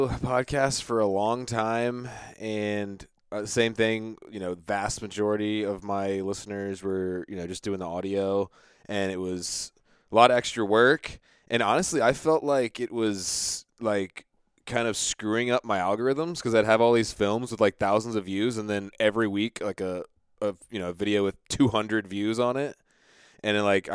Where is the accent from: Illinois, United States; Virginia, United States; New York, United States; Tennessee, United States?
Virginia, United States; Virginia Beach; now in Centerville, United States; I'm in Centerville, Virginia, about 40 minutes from the Capitol.